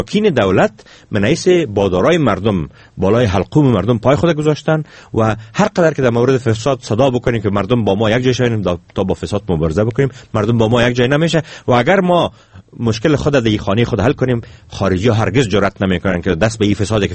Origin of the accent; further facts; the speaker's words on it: Afghanistan; ما افغان هستیم، ما صاحب از این خانه هستیم